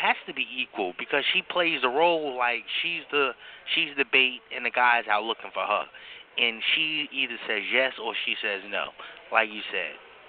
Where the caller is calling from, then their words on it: New Jersey, United States; I'm calling from Jersey.